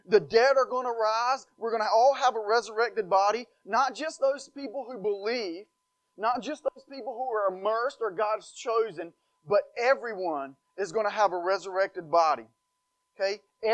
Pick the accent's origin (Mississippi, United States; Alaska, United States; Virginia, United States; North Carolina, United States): North Carolina, United States; So I'm from North Carolina, and we had a hurricane come through there last night.